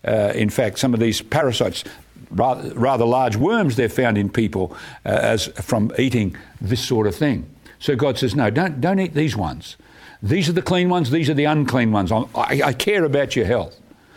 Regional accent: Perth, Western Australia, Australia; I remember when I was a kid, we grew up in Perth in Western Australia.

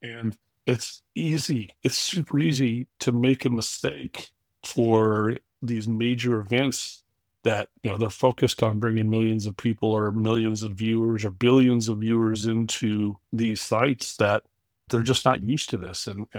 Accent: United States; accent: US; you probably could tell that I'm not from Australia and I have a US accent

